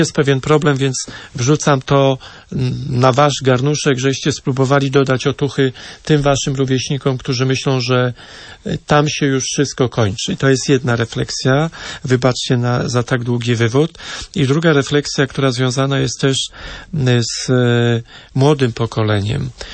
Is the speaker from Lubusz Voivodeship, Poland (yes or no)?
yes; Marcinowice, Lubusz Voivodeship, Poland; Tak się składa, że ja jestem z małego miasteczka, z ziemi lubuskiej, wieś Marcinowice pod Krosem Odrzańskim